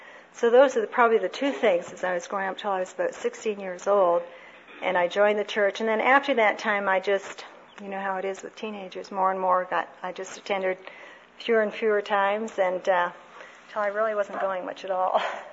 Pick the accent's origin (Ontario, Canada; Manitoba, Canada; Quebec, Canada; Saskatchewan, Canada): Ontario, Canada; Toronto; I was raised in Toronto, grew up, I have a brother 3 years older than I am